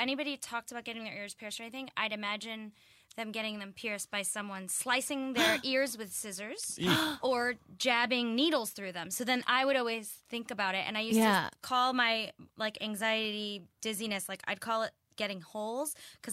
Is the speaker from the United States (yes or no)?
yes; Staten Island, New York, United States; I grew up in Staten Island, and there was a period of time where, like, all the houses were getting broken into.